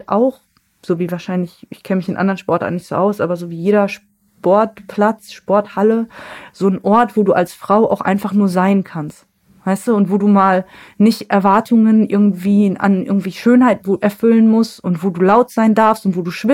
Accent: Essen, North Rhine-Westphalia, Germany; Und ich komme halt selber aus dem Essener Norden. Es gilt so als sozialer Brennpunkt.

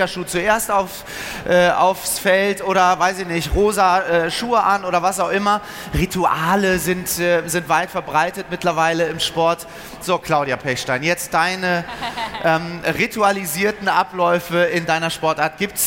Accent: Schleswig-Holstein, Germany; auf zugefrorenen Seen da irgendwo bei uns in Schleswig-Holstein

